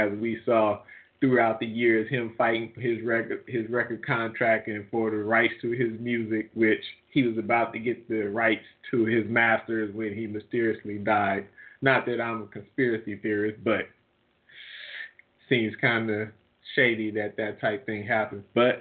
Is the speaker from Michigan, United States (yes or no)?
no; Indianapolis, Indiana, United States; growing up in Indianapolis, you know, and … being from Indiana, they were big, and we all wanted to have those afros.